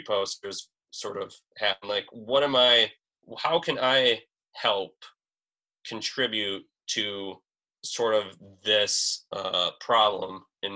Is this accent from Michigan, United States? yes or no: yes; Iron Mountain, Michigan, United States; If I could do Kingsford High School's logo or like even Iron Mountains, just like a town, like my hometown's logo for their sports team, that would make my like entire 5 years.